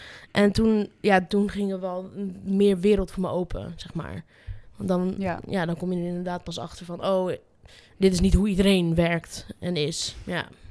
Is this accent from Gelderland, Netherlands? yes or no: yes; Putten, Gelderland, Netherlands; Maar goed, ik kom uit Putten.